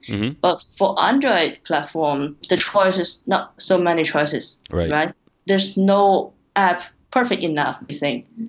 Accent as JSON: {"language": "English", "region": "Tianjin", "country": "China", "said": "I'm from Tianjin, the city nearby Beijing."}